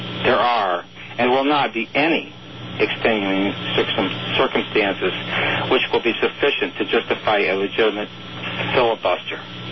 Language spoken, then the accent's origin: English; Poultney, Vermont, United States; two great Americans that I grew up with in my hometown of Poultney, Vermont.